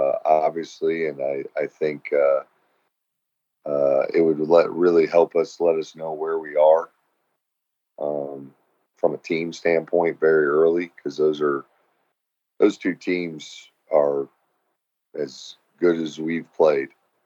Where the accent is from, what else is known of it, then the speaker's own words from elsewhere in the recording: Fort Lauderdale, Florida, United States; I'm from Fort Lauderdale, and everybody in Georgia goes on vacations at PCB.